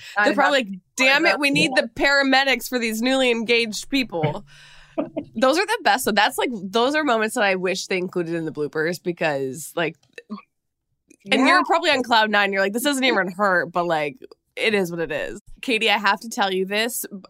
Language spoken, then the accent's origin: English; Minnesota, United States; I'm from Minnesota, so we're neighbors.